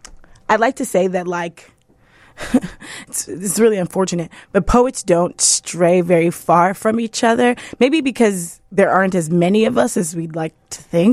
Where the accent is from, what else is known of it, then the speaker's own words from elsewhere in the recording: New York City, New York, United States; I am from New York City. I'm from the Bronx, the boogie down. I live in Brooklyn where all the other traders live.